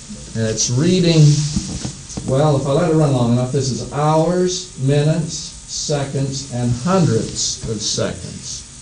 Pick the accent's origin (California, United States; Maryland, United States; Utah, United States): Utah, United States; Provo; and I said, well, I'm from Provo, Utah.